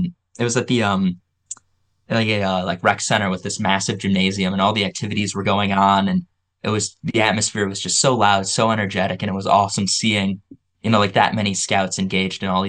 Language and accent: English; Michigan, United States; So I'm from Michigan, and Tennessee is about 10 hours, so it was always a bit far.